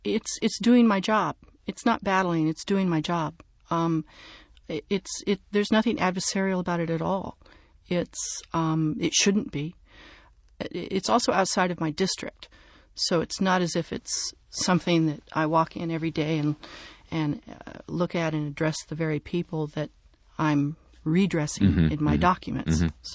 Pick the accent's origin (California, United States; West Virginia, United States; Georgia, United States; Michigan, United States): California, United States; I think that as a Californian who responded to New Orleans, it was a privilege and an honor to be down there trying to do work